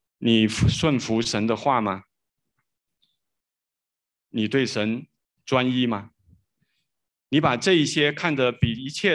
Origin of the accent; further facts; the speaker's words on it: China; 可是什么时候我们中国人能够敬畏神，我们 中国人能够成为一个信神的民族，我们中国人能够出一位诗人